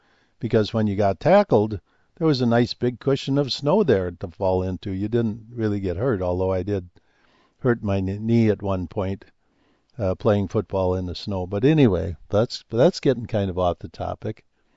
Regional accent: Midwest, United States; And I grew up in the Midwest, and so I'm very familiar with snow.

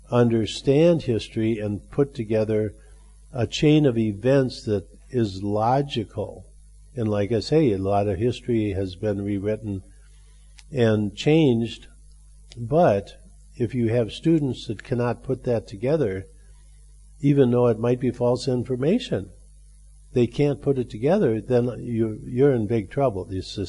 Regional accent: Minnesota, United States; When I grew up in Minnesota, we had an expression that winter gets the riffraff out.

